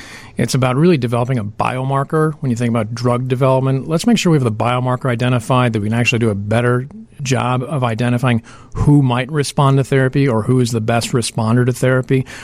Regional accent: Chicago, Illinois, United States; born or raised there; also born or lived in New Jersey, United States / Boston, United States

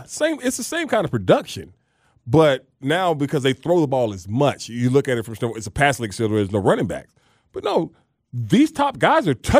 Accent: Fort Valley, Georgia, United States; I'm from Fort Valley. All right?

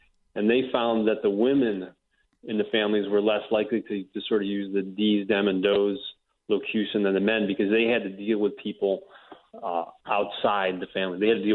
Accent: Michigan, United States; accent: Inland North; now in Chicago, United States; Even though I myself did not grow up in Chicago, I grew up in Michigan, which is also in the Inland North accent region.

